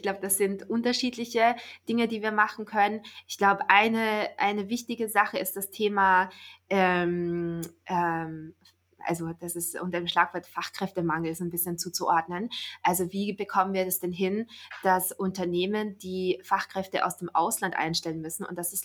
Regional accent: Linz, Upper Austria, Austria; also born or lived in Vienna / New York / China; now in Germany; Also ich bin eine waschechte Österreicherin, also eigentlich eine Linzerin in Oberösterreich geboren und aufgewachsen. Und ich sage nach wie vor, Wien ist meine Lieblingsstadt. Ich habe echt schon an vielen Orten auf dieser Welt gelebt. New York, China, Australien, auch jetzt in Deutschland

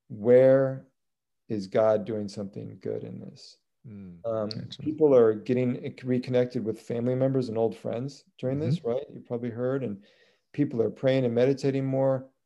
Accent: Nebraska, United States; I grew up in Nebraska. I didn't know any Black people. I don't know any gay people. I don't know anybody except white Catholics, really.

